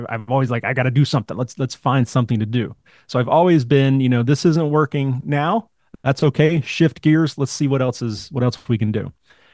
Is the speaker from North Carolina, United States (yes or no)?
yes; Raleigh, North Carolina, United States; also born or lived in East Coast; I'm originally from North Carolina, grew up all up and down the East Coast, and went through public schools up until high school.